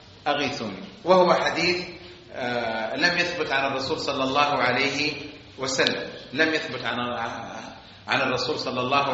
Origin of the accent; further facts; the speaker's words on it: Saudi Arabia; مثلا عندنا في السعودية الأعمال الإرهابية، صح؟